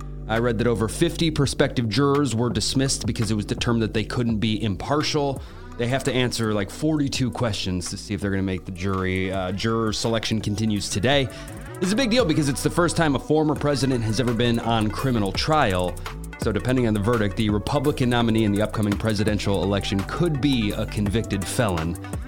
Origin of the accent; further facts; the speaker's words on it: Indiana, United States; She's now a member of the Indiana Fever. Hey, my home state.